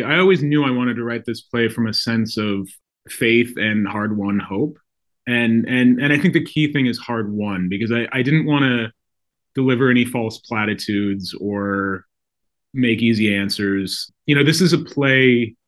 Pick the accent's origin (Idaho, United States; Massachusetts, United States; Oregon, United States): Idaho, United States; born or raised there